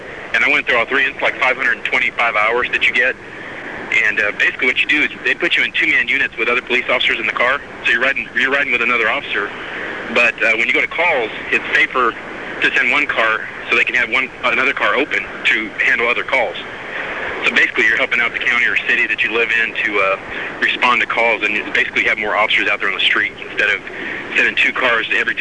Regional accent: Austin, Texas, United States; also born or lived in Corpus Christi; I'm from Austin, Texas, and I was from Corpus Christi, Texas

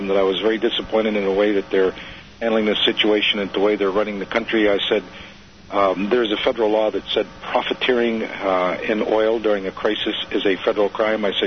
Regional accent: Miami, Florida, United States; I grew up down in Miami. Our house is still there. It's a concrete block house with a flat roof.

